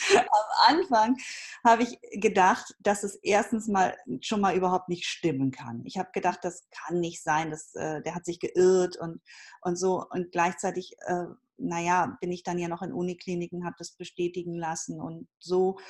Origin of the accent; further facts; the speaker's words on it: Schleswig-Holstein, Germany; Ich komme so ein bisschen aus der Provinz in Schleswig-Holstein, bin auf einem Bauernhof groß geworden.